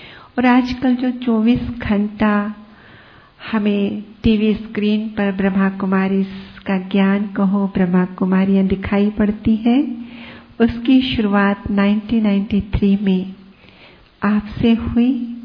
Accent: Nagpur, Maharashtra, India; हम नागपुर से बिलोंग करते हैं, तो नागपुर में रहे कुछ समय सेवार्थ

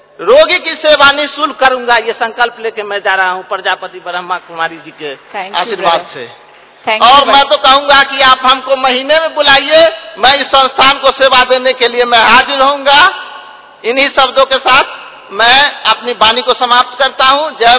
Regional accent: Samastipur, Bihar, India; मैं समस्तीपुर बिहार से आया हूँ।

